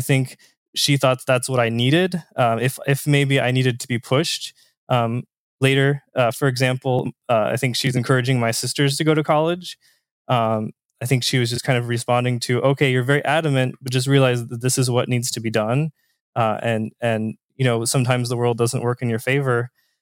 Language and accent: English; Indiana, United States; I'm from Southern Indiana myself. So a small town.